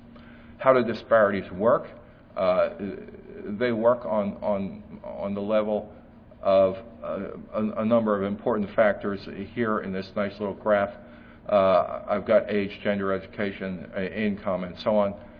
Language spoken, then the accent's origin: English; Texas, United States; I'm from Texas. They're one of the largest minorities in the state.